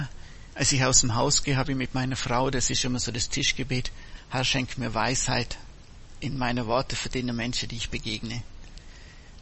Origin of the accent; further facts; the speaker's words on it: Missen, Bavaria, Germany; Bin aufgewachsen im Oberallgäu, in Missen.